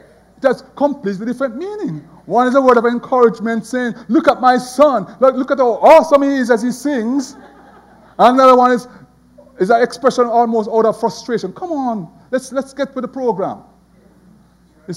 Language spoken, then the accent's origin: English; Jamaica; moved away as an adult; now in United States; Of course, I was there from Jamaica